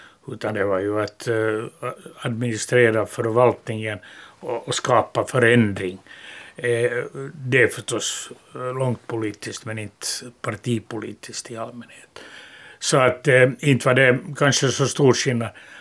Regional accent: Turku, Southwest Finland, Finland; Och i min hemstad Åbo så skedde det en total segregering, och det var inte bra för någon.

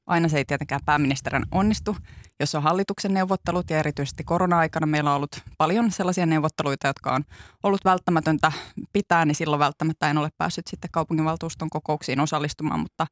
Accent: Tampere, Pirkanmaa, Finland; Tampere on minun ihannekuntani, oma kotikaupunkini, rakas kotikaupunkini.

